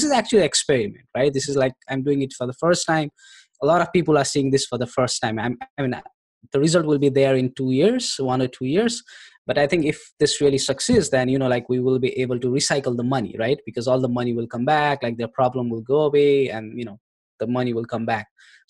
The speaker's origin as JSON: {"language": "English", "country": "Nepal", "said": "I'm from Nepal."}